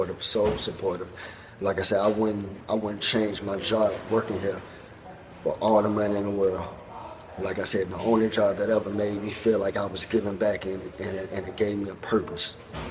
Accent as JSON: {"language": "English", "town": "Atlanta", "region": "Georgia", "country": "United States", "lives_now": "Fort Worth, United States", "said": "I'm from Atlanta, Georgia. I lost my wife to COVID. After that, I kind of fell on a hard time, showed up here. Didn't know nobody in Fort Worth, Texas."}